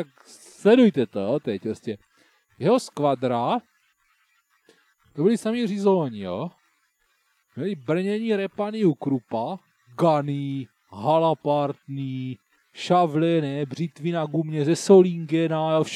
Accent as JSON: {"language": "Czech", "town": "Brno", "region": "South Moravian Region", "country": "Czechia", "said": "tak já jsem z Brna, tak já tady žiju tady"}